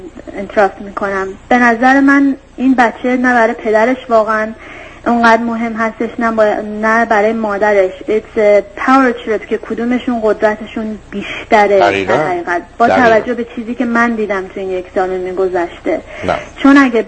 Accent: United States; شهری که ما توش زندگی میکنیم شهر خیلی کوچیکی هستش. من شهر بزرگی از آمریکا اومدم اینجا

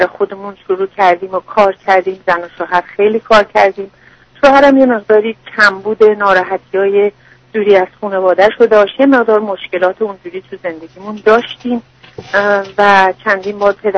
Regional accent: Iran; moved away as an adult; now in Canada; من حدود 30 سال پیش از ایران به کانادا اومدم

